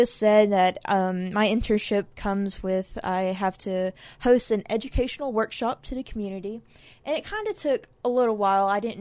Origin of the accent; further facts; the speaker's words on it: Madill, Oklahoma, United States; I will be a senior at Oklahoma State University majoring in agriculture education. I am originally from Medill, which is nowhere near Chickasha.